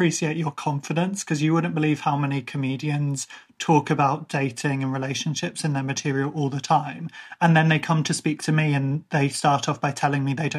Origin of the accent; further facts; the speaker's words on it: Ireland; within my family, being Irish, we have arranged marriages.